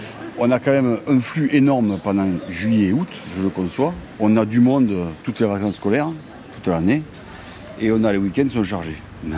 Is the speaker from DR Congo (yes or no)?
no; Saint-Guilhem, Occitanie, France; je suis né à Saint-Guilhem, et j'ai un gros amour pour ce village où mes ancêtres sont nés et où je continue à faire ma vie.